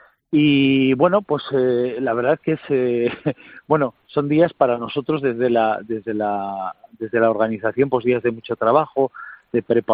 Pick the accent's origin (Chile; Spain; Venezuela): Spain; Navarre; mi pueblo está muy lejos de Javier